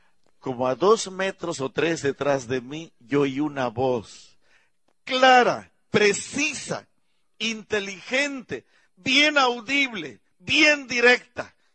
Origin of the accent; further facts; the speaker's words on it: Montemorelos, Nuevo León, Mexico; me trajo la nostalgia de mi México, de mi pueblo, de allá de mi casa donde vivía en Montemorelos.